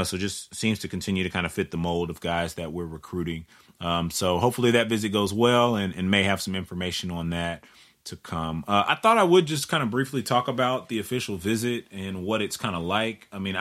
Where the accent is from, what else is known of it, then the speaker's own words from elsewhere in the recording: Austin, Texas, United States; I grew up in Austin, so it was a very short drive for me down to UT.